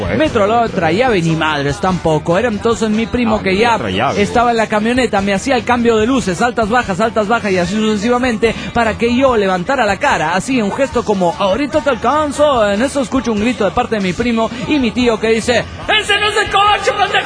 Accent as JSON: {"language": "Spanish", "town": "San Pedro Sula", "region": "Cortés", "country": "Honduras", "tie": "born there", "said": "Yo me voy a Honduras a casarme, que es mi tierra natal, la tierra que me vio nacer. Y para que no digan que yo no molesto parejo, la ceremonia no será en mi ciudad natal, en San Pedro Sula"}